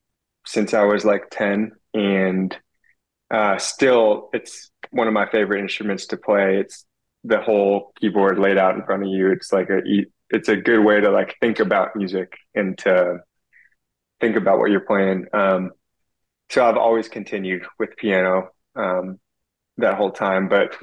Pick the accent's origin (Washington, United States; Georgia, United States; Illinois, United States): Illinois, United States; Wheaton; Yeah, I grew up in the Chicago suburbs in a town called Wheaton.